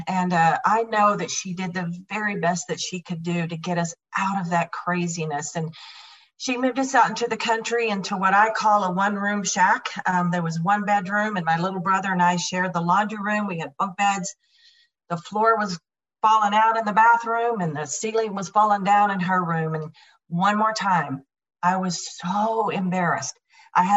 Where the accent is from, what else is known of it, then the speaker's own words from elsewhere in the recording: Lubbock, Texas, United States; now in Arizona, United States; So I'm actually not from Arizona. I am from Texas, Lubbock, Texas. And I come from a crazy, crazy, violent alcoholic home.